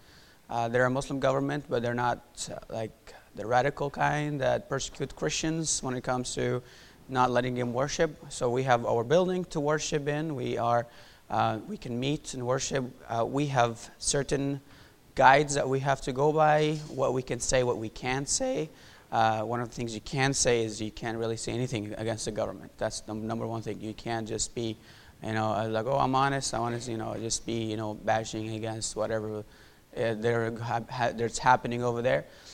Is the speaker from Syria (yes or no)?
yes; Syria; moved away as an adult; I'm originally from Syria. I was born and raised in Syria. For 19 years, I lived there. My dad is a pastor in Syria. So all my life I've been a Christian.